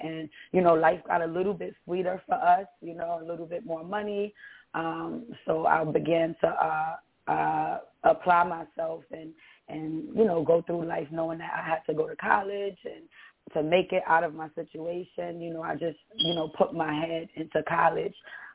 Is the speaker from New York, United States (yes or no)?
yes; Bronx, New York, United States; I grew up in Bronx, New York City. I was born and raised in New York. And growing up, you know, it was a life of poverty.